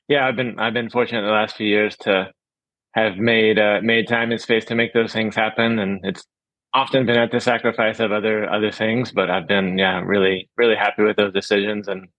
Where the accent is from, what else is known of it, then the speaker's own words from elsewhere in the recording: Texas, United States; moved away; I grew up in Texas, where I think the percentage of public land there is like 2%.